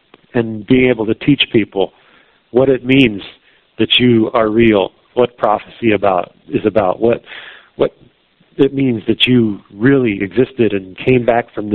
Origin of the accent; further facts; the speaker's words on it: United States; But as an American who has millions of these things stacked around us, there's no excuse for not knowing this.